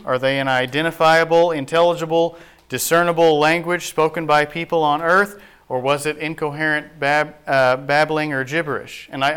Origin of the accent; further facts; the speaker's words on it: Missouri, United States; I was from Missouri, where they say Ewens down there.